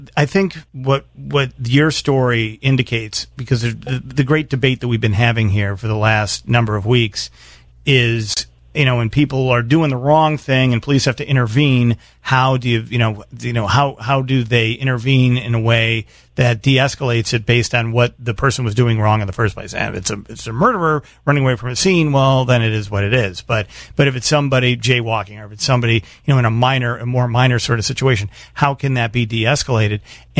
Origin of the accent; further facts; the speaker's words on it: Chicago, Illinois, United States; And as a Chicagoan, and as a CTA writer, as a Venture card holder, I'm sorry that happened to you